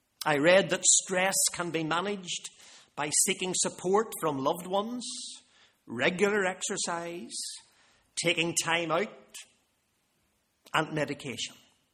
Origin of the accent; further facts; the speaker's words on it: Belfast, Northern Ireland, United Kingdom; the pace of life seems faster than it ever was when I was growing up in Belfast.